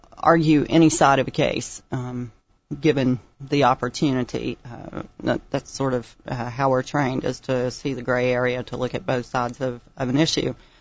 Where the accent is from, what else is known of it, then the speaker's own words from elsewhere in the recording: Tennessee, United States; I grew up in Tennessee, southeast Tennessee near Chattanooga.